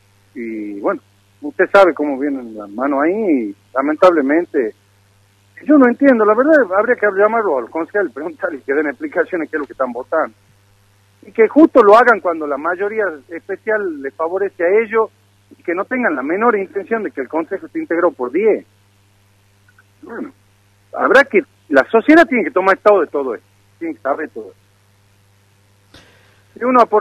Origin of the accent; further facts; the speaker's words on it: Yerba Buena, Tucumán, Argentina; yo, la verdad, soy nacido y crié en Yerobuena